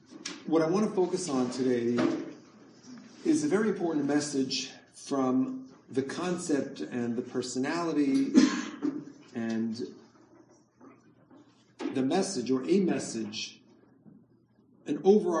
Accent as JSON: {"language": "English", "town": "Baltimore", "region": "Maryland", "country": "United States", "tie": "born or raised there", "said": "When I grew up in Baltimore, and we used to go to baseball games, and at the Baltimore Orioles baseball game, they have a song during the seventh inning stretch."}